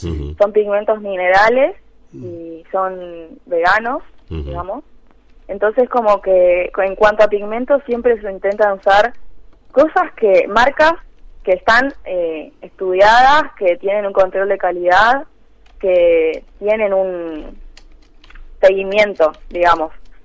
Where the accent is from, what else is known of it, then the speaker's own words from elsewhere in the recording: Argentina; Viste cómo somos en Argentina.